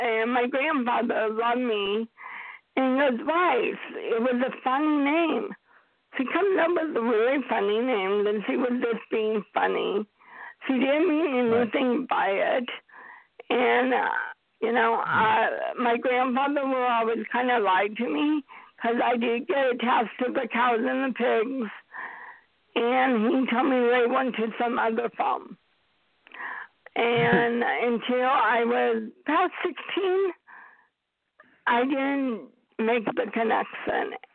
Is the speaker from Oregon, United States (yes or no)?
yes; Oregon, United States; also born or lived in California; But I grew up in Oregon. I grew up, and essentially I'm still a country girl because my grandparents had a farm.